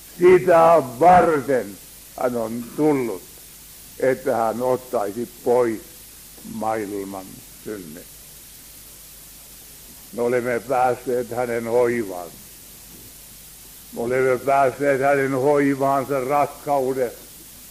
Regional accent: Oulu, North Ostrobothnia, Finland; minä muistan lapsuudessa, niin siellä Oulussa, kun oli asuntoja paljon saatavissa, niin ihmiset muuttivat yhtä mitta.

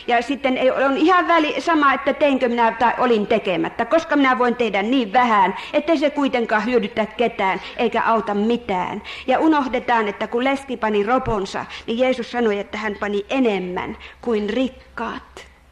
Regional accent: Oulu, North Ostrobothnia, Finland; moved away as an adult; now in Larsmo, Finland; ajelin Larsmoon päin, kun jätin Oulun kotikaupunkini, lasten kotini

